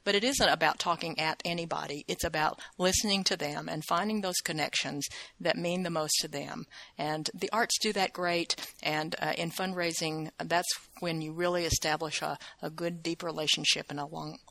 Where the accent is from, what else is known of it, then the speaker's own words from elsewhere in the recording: the South, United States; just like we shared about how being Chinese and being in growing up in the South is honoring different perspectives at the same time.